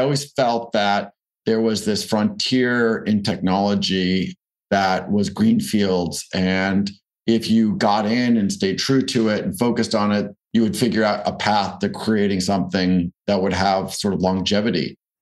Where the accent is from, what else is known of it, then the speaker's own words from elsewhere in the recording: Newton, Massachusetts, United States; I grew up in Boston, actually in Newton, Massachusetts. I grew up on Lake Avenue.